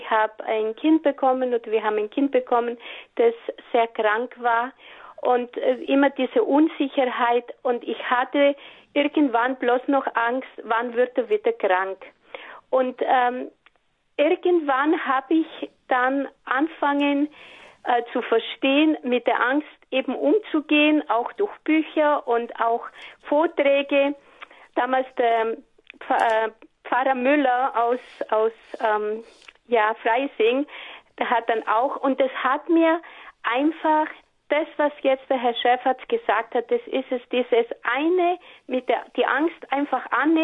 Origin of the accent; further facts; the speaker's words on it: Greece; now in Germany; Aber ich fliege deswegen in 6 Wochen trotzdem wieder in meine Heimat nach Griechenland.